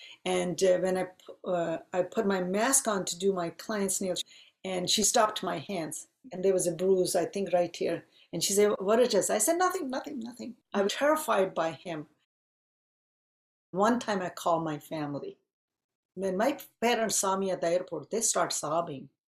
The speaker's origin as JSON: {"language": "English", "region": "Punjab", "country": "India", "tie": "born or raised there", "said": "So my mother was into South Indian culture, even growing up in Punjab. We grew up very liberal, very different."}